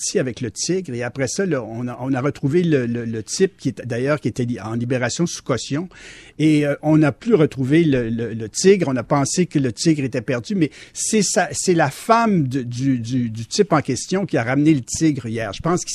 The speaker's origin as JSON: {"language": "French", "town": "Quebec City", "region": "Quebec", "country": "Canada", "tie": "born or raised there", "said": "Je me rappelle dans mon enfance à Québec, à Sillery, on avait retrouvé un tigre dans une maison."}